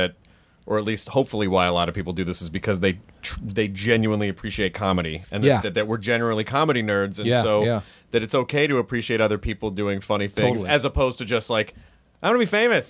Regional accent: Louisville, Kentucky, United States; born there; I was born in Louisville, Kentucky.

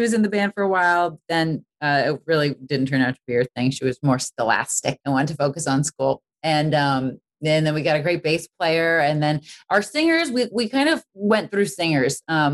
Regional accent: Boston, Massachusetts, United States; born or raised there

